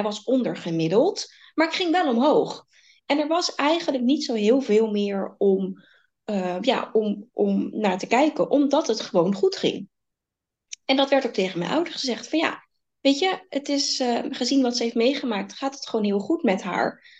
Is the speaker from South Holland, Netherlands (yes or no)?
yes; Rotterdam, South Holland, Netherlands; born there; Ik ben geboren in het Academisch Ziekenhuis, in het Sophia Kinderziekenhuis in Rotterdam.